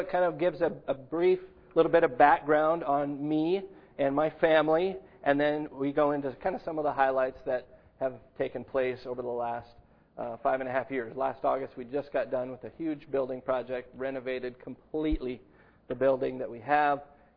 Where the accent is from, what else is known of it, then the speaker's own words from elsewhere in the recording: Idaho, United States; now in Colombia; born and raised in Idaho, and the Lord called us to Columbia, and we've been there for 5.5 years.